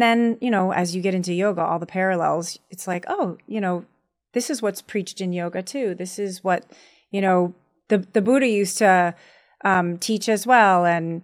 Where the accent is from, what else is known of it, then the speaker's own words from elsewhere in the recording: New York, United States; But I was raised in New York.